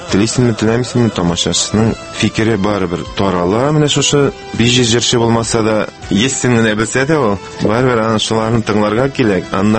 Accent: Yana Kakerle, Tatarstan, Russia; Татарстанда Чүпрәле районы дигән район бар, Яңа Кәкерле дигән авыл. Шунда туып үстем, 10 еллык мәктәп.

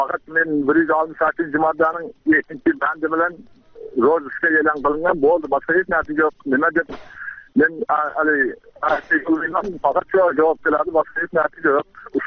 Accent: Jizzakh Region, Uzbekistan; Men Jizzax obodidan … 65-yilda tug'ilganman.

